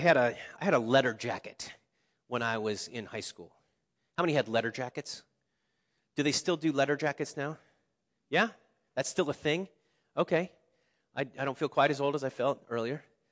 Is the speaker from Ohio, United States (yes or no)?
yes; Cincinnati, Ohio, United States; Where I lived growing up in Cincinnati, Ohio, we had 28 acres, and a bunch of that acreage was woods